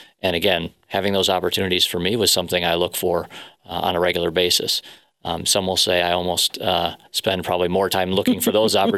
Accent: Michigan, United States; So I grew up here in West Michigan, a little bit north of here, actually north of Grand Rapids.

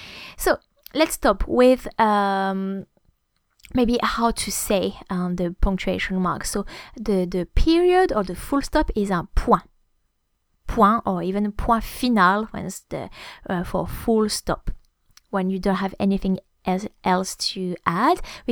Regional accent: Grand Est, France; first language French; English is a second language; I'm a native French speaker as well. I grew up in the Champagne region in France.

